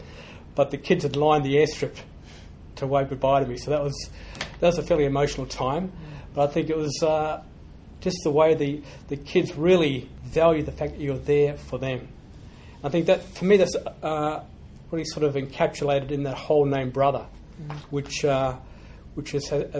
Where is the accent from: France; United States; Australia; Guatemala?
Australia; Queensland; I grew up in Queensland, so I'm a proud Queenslander.